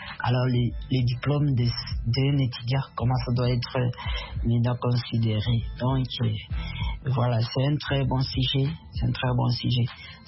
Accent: DR Congo; ici chez nous en République démocratique du Congo

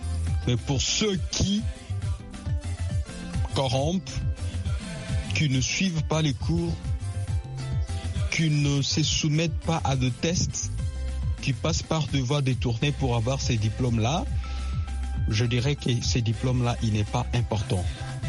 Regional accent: DR Congo; Moi, je suis de la RDC

